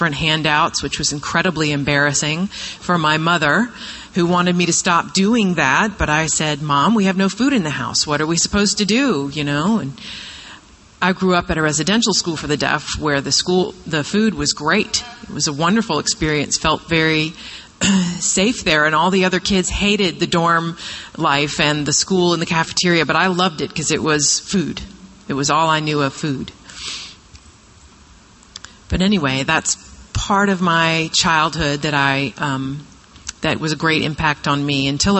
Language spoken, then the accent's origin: English; Boston, Massachusetts, United States; I'm an alcoholic and a drug addict. I'm from Boston, Massachusetts.